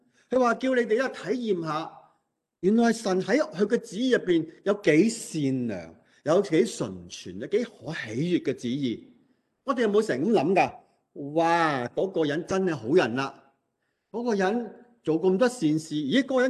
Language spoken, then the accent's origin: Cantonese; China; 我哋中国人唔知点解好多时就正正咧，样样嘢都系批评负面多